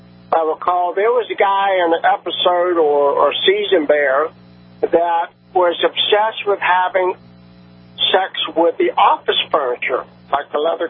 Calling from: Colorado, United States; I'm calling from Colorado today.

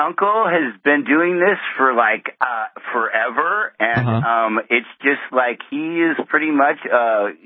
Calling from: Santa Cruz, California, United States; I'm calling from Santa Cruz, California, like the green capital of the world. There's nothing finer than it is here, my friend.

